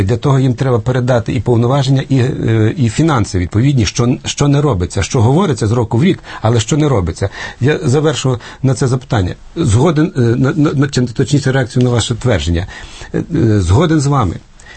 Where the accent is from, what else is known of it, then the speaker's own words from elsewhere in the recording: Siberia, Russia; Я народився і виріс у Сибірі. Мої батьки були там політв'язнями, потім на засланні.